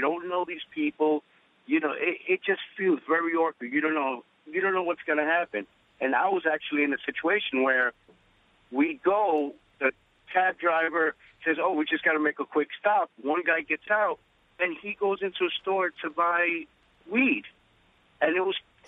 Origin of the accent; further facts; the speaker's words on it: Bronx, New York, United States; I grew up in the Bronx, and I was used to, you call a cab